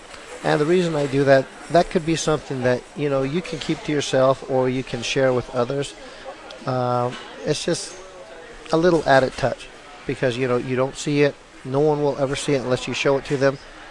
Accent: United States; Yes, I'm Navajo, and that's where I grew up on the Navajo Reservation.

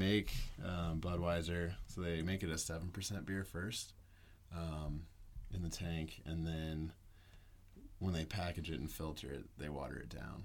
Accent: Nebraska, United States; I'm from Nebraska. Born and raised there.

